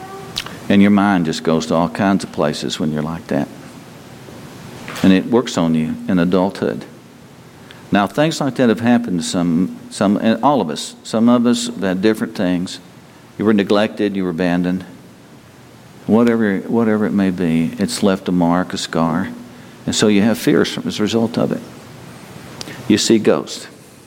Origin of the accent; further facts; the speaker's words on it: Texas, United States; Where I grew up in North Texas, you don't say, come on, you say, moan.